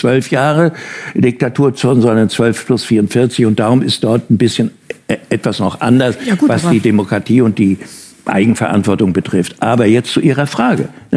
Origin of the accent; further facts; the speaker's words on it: Germany; Ich bin ein Deutscher, ja?